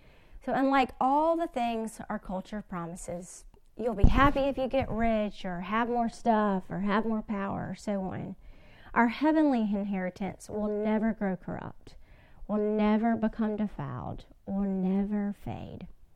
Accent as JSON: {"language": "English", "region": "Alabama", "country": "United States", "lives_now": "Mississippi, United States", "said": "I'm from Alabama, but I live in Mississippi now."}